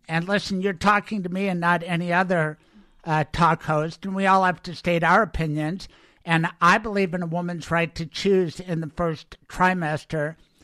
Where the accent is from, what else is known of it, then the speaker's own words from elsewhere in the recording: Colorado, United States; I grew up in Colorado